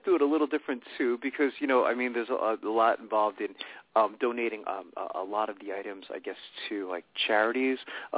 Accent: Sayreville, New Jersey, United States; I remember as a kid, I grew up in Sayreville, New Jersey

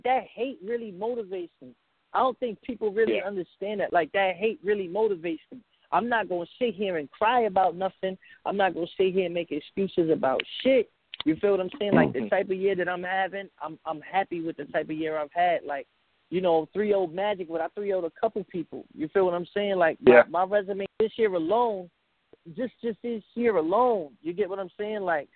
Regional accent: Brooklyn, New York, United States; that was just for me being young, growing up in Brooklyn.

